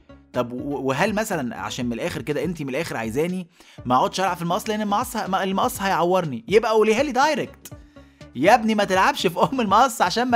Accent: Egypt; اللي اتخلقت في بيوتنا كمصريين

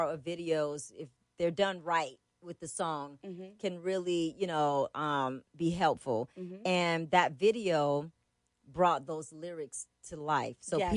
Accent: Atlanta, Georgia, United States; And it's funny because we dance real hard, and we're from the South. So, you know, being from Atlanta like that, the groove is different.

